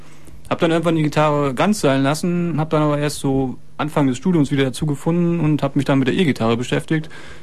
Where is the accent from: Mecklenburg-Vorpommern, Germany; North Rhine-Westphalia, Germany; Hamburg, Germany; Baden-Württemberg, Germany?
Mecklenburg-Vorpommern, Germany; Neubrandenburg; Ich komme aus Neubrandenburg, bin dort seit dem 8. Lebensjahr in die Musikschule gegangen